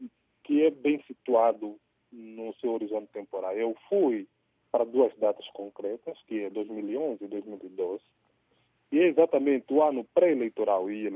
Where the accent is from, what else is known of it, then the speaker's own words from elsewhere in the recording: Luanda, Angola; born there; Olha, eu nasci em Luanda